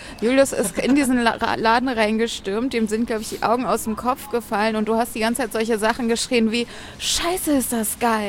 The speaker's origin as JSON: {"language": "German", "town": "Bonn", "region": "North Rhine-Westphalia", "country": "Germany", "said": "Ich komme ja aus Bonn"}